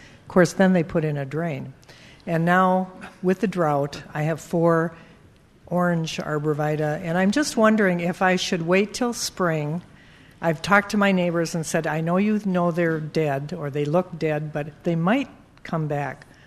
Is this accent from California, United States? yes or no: no; Menomonee Falls, Wisconsin, United States; I'm from Menominee Falls.